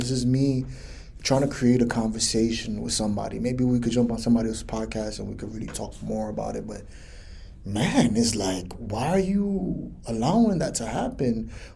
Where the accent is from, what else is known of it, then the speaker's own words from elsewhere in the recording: New York City, New York, United States; I grew up in New York City, and I see that there's a lot of immigrants that are coming in, and man, I'm for it.